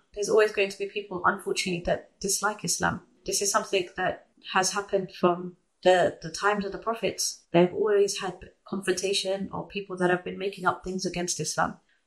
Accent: London, United Kingdom; born there; I was born in London, in a place called Hackney in East London, alhamdulillah.

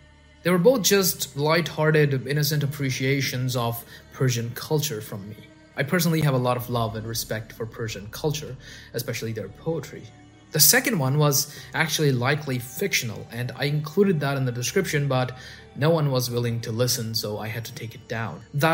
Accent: Pakistan; I know as a Pakistani, maybe my criticism of the Indian government doesn't mean much

